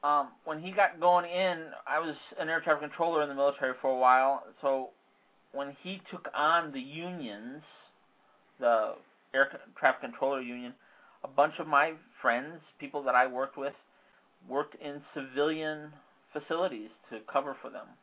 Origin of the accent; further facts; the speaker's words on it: Chicago, Illinois, United States; I was born and raised in Chicago about 2 months later.